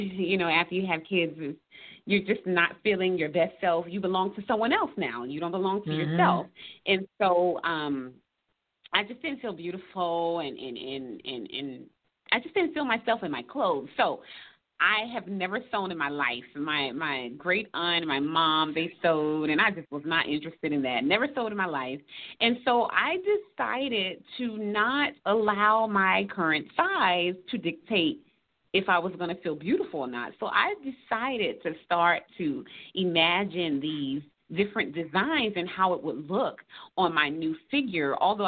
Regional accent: Savannah, Georgia, United States; now in Atlanta, United States; we're looking to take it to my hometown in Savannah next year.

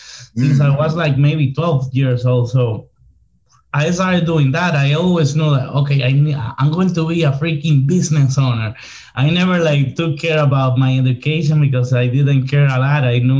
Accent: Dominican Republic; born there; English is a second language; I was born in Dominican Republic. I was born into a middle class home.

